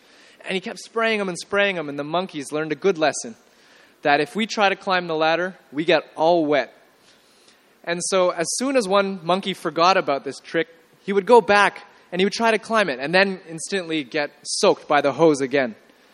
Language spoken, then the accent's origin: English; Canada; But, I'm from Canada. I never heard of a rasgulla.